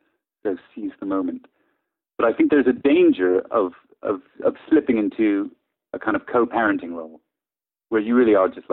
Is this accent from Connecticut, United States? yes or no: yes; Norwalk, Connecticut, United States; Yeah, well, I've been here 25 years, but I'm from Norwalk.